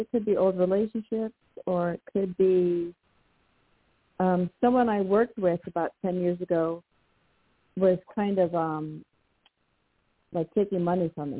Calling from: Washington, United States; I am calling from Washington State.

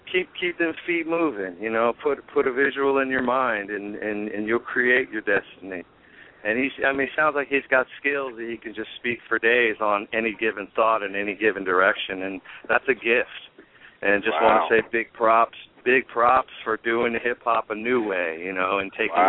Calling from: El Cerrito, California, United States; Oh, I'm calling from the East Bay over here in El Cerrito.

